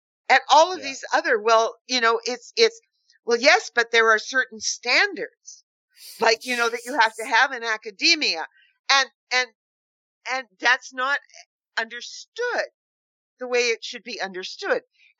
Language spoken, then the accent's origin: English; Sault Ste. Marie, Ontario, Canada; it goes to growing up in Sault Ste. Marie, where it didn't basically exist except First Nations.